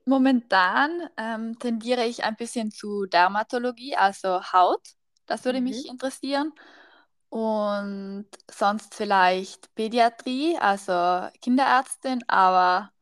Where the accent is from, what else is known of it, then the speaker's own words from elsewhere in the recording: Trentino-Alto Adige, Italy; now in Innsbruck, Austria; Ich kann schon Italienisch, aber bei uns daheim reden wir eigentlich nur Deutsch. Es ist ein bisschen kompliziert, weil ich komme aus Südtirol